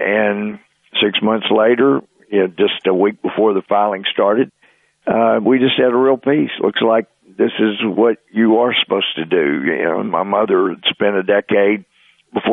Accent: Texas, United States; I was an Eagle Scout. I grew up in East Texas.

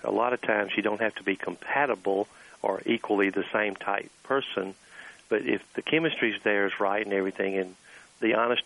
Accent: Houston, Mississippi, United States; I grew up in a small town called Houston, Mississippi.

